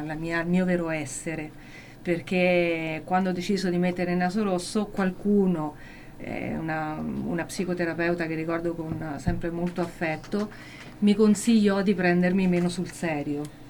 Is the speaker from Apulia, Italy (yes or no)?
no; L'Aquila, Abruzzo, Italy; io sono originaria dell'Aquila